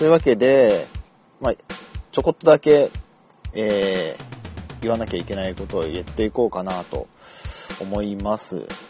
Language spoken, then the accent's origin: Japanese; Sapporo, Hokkaido, Japan; 最近ちょっと、地元の札幌に帰って